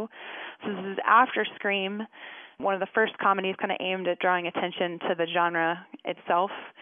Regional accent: College Park, Maryland, United States; I'm from College Park, Maryland.

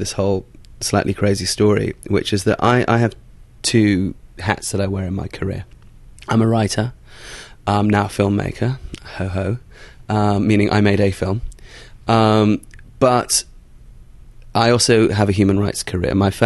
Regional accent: England, United Kingdom; So the horses that I grew up with in England and so on were very different to the horses that you have here.

